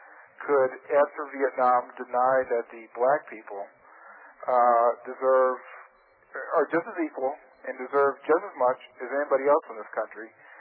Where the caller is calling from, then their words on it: Utah, United States; because I'm calling you from Utah, and this is Bo Geitz country up here.